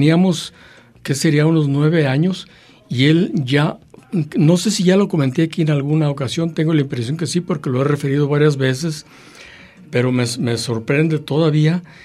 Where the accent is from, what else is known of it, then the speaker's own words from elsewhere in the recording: Mexico; las banderas que han sido utilizadas para definirnos o identificarnos como mexicanos